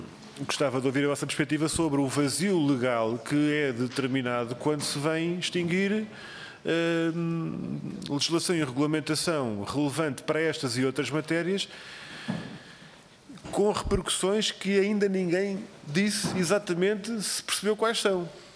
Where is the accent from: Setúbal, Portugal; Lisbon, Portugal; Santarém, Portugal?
Setúbal, Portugal; Almada; Eu sou daqui do Conselho de Almada